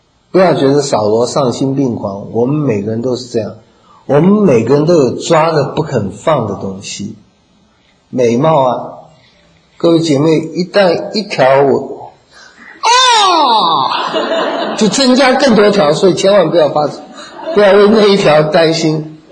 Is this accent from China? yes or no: no; Taiwan; 我们小时候在台湾，父母那个公教人员嘛，生活也很辛苦